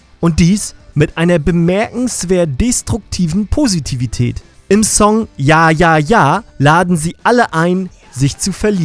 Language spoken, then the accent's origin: German; Northern Germany, Germany; als Norddeutsche, Werner Sozialisierte